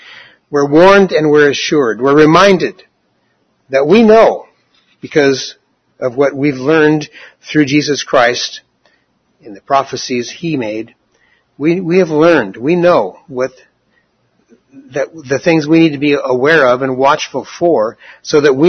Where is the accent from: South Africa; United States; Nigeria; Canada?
United States; Albany; So I'm from Albany, not from Portland.